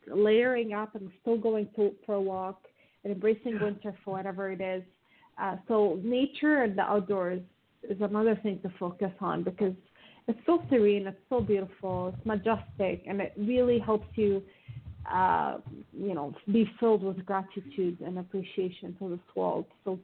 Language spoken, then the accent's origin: English; Lebanon; English is a second language; now in Toronto, Canada; I come from Lebanon, so I grew up in a very Mediterranean, beautiful fair weather country. And I haven't really embraced winter. I live in Toronto, Canada now, and I've been here for 16 years.